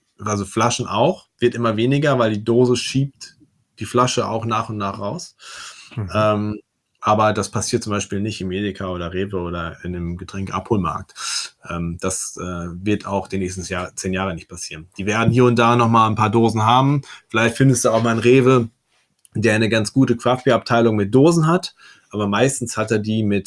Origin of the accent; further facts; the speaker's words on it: Werne, North Rhine-Westphalia, Germany; Ich komme aus Werne, ich darf gar nichts sagen.